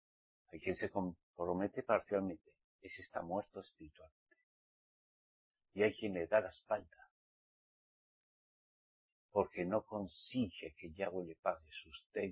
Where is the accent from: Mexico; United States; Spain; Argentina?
Spain; born there; Nací en España.